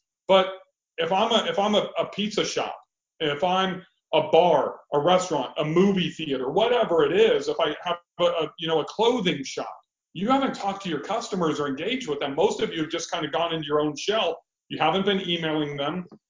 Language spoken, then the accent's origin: English; Bakersfield, California, United States; And I grew up in Southern California. We went in a place called Bakersfield, California, 2 hours north of Los Angeles.